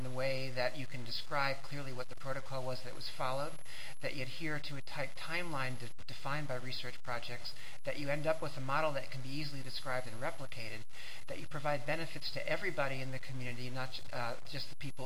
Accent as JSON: {"language": "English", "town": "Seattle", "region": "Washington", "country": "United States", "said": "I'm from Seattle. I work for the local health department there."}